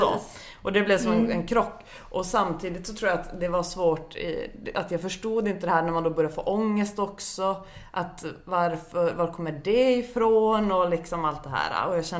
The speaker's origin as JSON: {"language": "Swedish", "town": "Luleå", "region": "Norrbotten County", "country": "Sweden", "tie": "born or raised there", "said": "jag är uppvuxen, jag är från Luleå och uppvuxen i en kristen familj. Mamma och pappa och en 12 år äldre brorsa."}